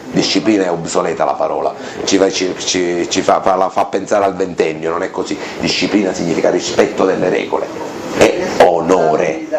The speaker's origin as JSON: {"language": "Italian", "town": "Bivona", "region": "Sicily", "country": "Italy", "tie": "born or raised there", "said": "Roma non è il comune di Bivona, il mio paese di origine, per non citare e non far torto a nessuno, dove sono 4.000 anime, 5.000 anime"}